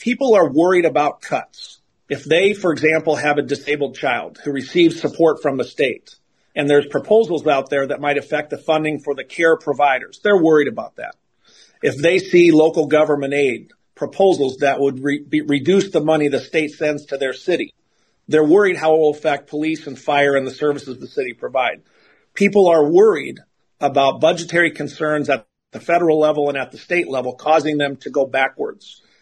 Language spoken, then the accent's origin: English; Mankato, Minnesota, United States; You know I'm from the Mankato area where Governor Walz is from